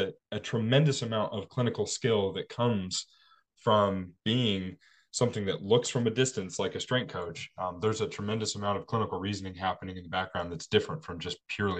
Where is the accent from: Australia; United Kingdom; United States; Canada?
United States; Salt Lake City, Utah; I grew up in Salt Lake City, Utah.